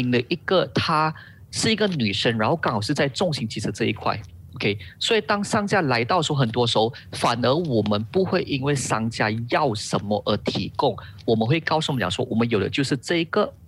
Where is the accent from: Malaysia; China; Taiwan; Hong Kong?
Malaysia; Penang; 因为我来自槟城